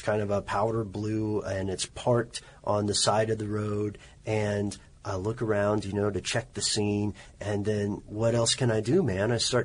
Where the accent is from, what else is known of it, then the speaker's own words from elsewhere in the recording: Nashville, Tennessee, United States; born there; I was born in Nashville